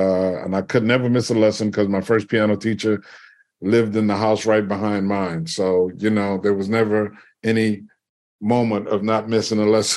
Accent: New Orleans, Louisiana, United States; Well, first of all, being in New Orleans, it's kind of hard not to fall in love with music because you hear it all the time and it's everywhere.

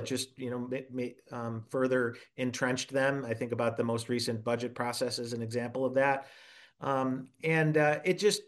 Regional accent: Syracuse, New York, United States; growing up in Syracuse, you're familiar with the history of most people are familiar with the history of the Erie Canal.

